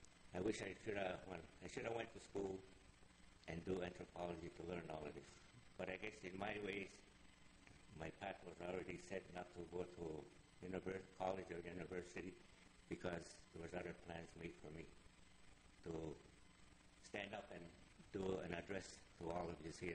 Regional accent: Kahnawake, Quebec, Canada; I am from Ganawage, just 15 kilometers south of here. I am of the Ganyagahaga Nation, people of the Flint, better known as Mohawks.

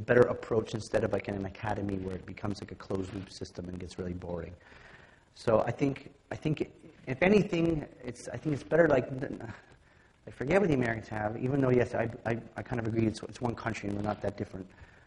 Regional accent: Quebec, Canada; I sell more records here because I'm from Quebec than any other place in the world.

